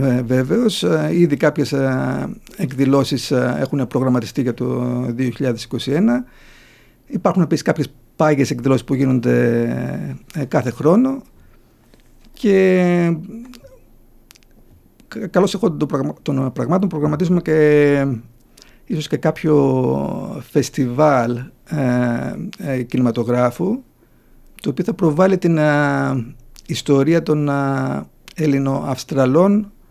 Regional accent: Thessaloniki, Central Macedonia, Greece; born or raised there; also born or lived in Germany

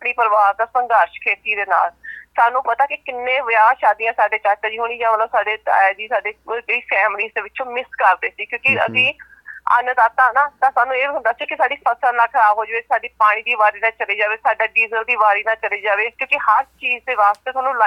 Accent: Chandigarh, India; ਮੈਂ born brought up Chandigarh ਤੋਂ, ਪਰ ਸਾਡੀ ਜ਼ਮੀਨ ਪੰਜਾਬ ਵਿੱਚ ਹੈਗੀ ਹੈ

